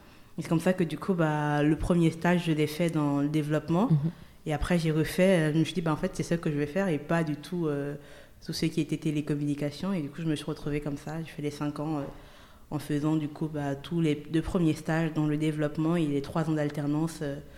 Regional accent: Gabon; also born or lived in Toulouse, France; j'ai 27 ans. Je viens d'abord du Gabon, ensuite j'ai vécu à Toulouse.

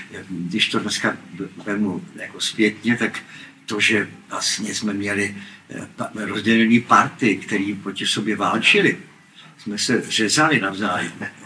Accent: Hulín, Zlín Region, Czechia; moved away; Tam u nás na Moravě.

